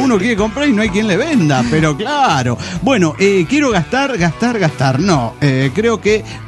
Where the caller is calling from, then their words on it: Villahermosa, Tabasco, Mexico; de la Villa Hermosa, Tabasco, México.